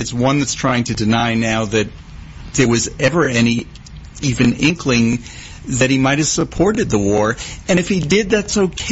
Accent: New York, United States; I'm a New Yorker originally.

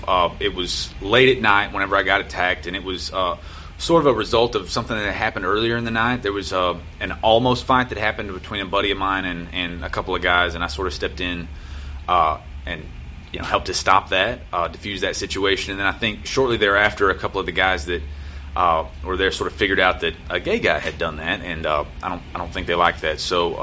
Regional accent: Paris, Texas, United States; Okay, so it was a Halloween party in my hometown of Paris, Texas. It was actually in a small town right outside of Paris called Reno.

